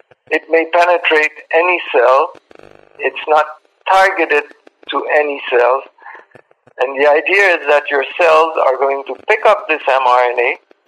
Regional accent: Florida, United States; I am from Florida. I studied at the University of Florida

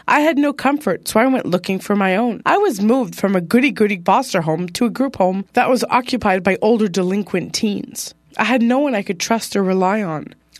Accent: Montreal, Quebec, Canada; growing up in Montreal, Quebec with the Bachelor Youth and Family Services.

